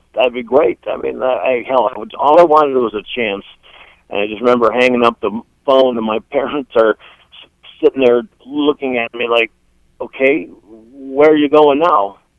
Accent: Cleveland, Ohio, United States; especially at the Cleveland Browns. My God, to play in my hometown would be the most amazing thing.

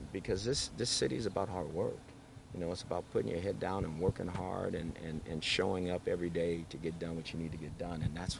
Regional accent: West Coast, United States; No, I was not, because I'm from the West Coast, so you guys know my allegiance to – there's another team.

